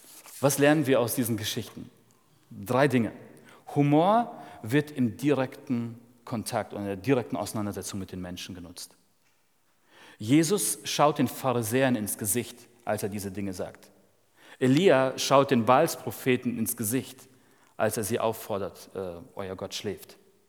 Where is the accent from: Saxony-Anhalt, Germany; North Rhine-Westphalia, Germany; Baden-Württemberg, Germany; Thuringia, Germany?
North Rhine-Westphalia, Germany; Dortmund; Wir sind Dortmunder